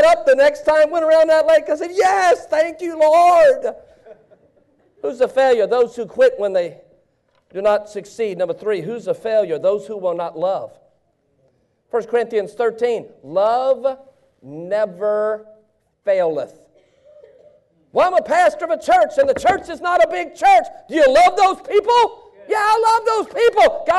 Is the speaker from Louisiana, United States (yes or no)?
yes; Baton Rouge, Louisiana, United States; My wife was raised in Maine. I was raised in Baton Rouge.